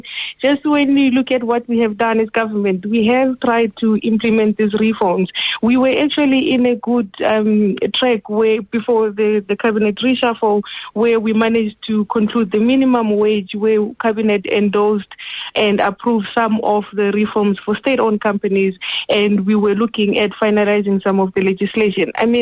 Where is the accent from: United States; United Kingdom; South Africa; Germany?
South Africa